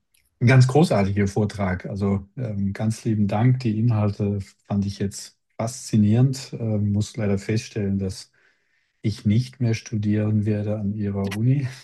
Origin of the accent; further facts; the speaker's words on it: Cologne, North Rhine-Westphalia, Germany; ich komme hier aus Köln